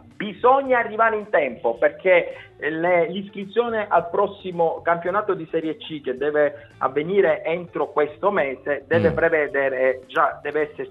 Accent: Palermo, Sicily, Italy; Io me lo auguro anche come palermitano

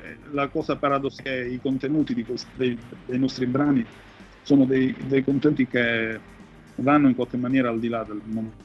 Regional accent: Palermo, Sicily, Italy; siamo entrambi di Palermo, però a vivere a Palermo sono rimasto solo io

